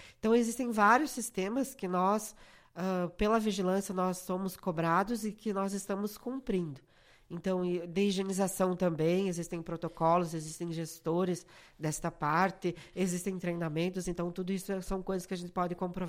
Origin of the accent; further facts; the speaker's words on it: Lagoa Vermelha, Rio Grande do Sul, Brazil; eu também sou de Lagoa Vermelha, né, já moro aqui 3 anos